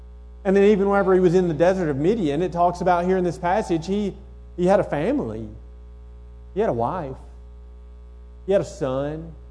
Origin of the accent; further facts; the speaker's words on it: Lawrenceburg, Tennessee, United States; now in Columbia, United States; I'm from Lawrenceburg, Tennessee, and even though I haven't lived there, in fact, I've probably nearly lived away from that town as long as I lived in that town